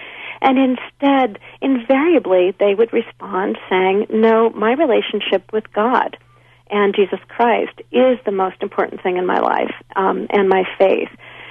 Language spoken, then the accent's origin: English; Indiana, United States; something that had not been my own experience growing up in the Indiana of a generation earlier.